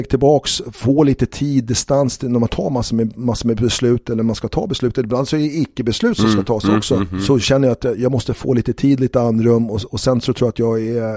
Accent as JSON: {"language": "Swedish", "town": "Huddinge", "region": "Stockholm County", "country": "Sweden", "tie": "born there", "also_born_or_lived": "Montana, United States", "said": "Jag älskade att bo i Montana, Big Sky Country. Jag är ju född i Hudding med asfalt och betong liksom."}